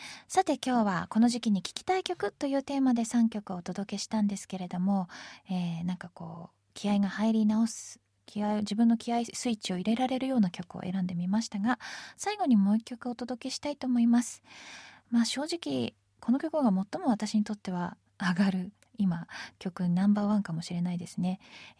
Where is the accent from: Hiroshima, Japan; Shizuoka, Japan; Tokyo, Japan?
Tokyo, Japan; Itabashi; 私も同じ板橋出身ということで、妙な地元意識で最初から結束力も高かったですし、